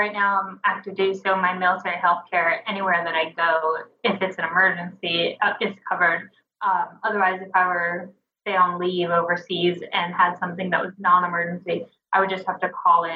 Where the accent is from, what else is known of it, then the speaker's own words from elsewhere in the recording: New Jersey, United States; And I was from New Jersey when I joined the Navy.